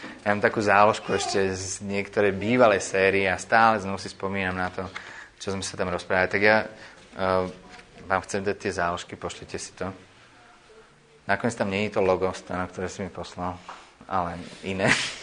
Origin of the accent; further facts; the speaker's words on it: United States; Slovak is a second language; now in Slovakia; či je dôležitejšie, že som Američan